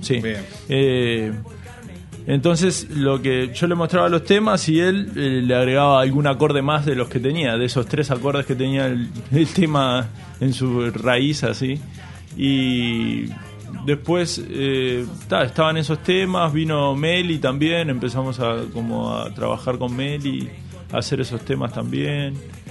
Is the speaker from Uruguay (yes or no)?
yes; Montevideo, Uruguay; venimos del oeste. Venimos de La Teja, de Belvedere